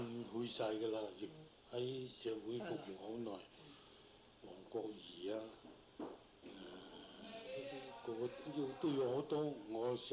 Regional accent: China; 不過我哋中國人呢，個個都係有好勤儉

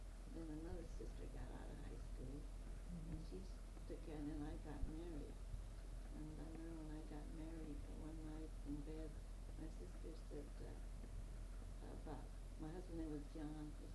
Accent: Los Angeles, California, United States; born there; I was born here in Los Angeles and then moved out to the ranch about 4 or 5 years old

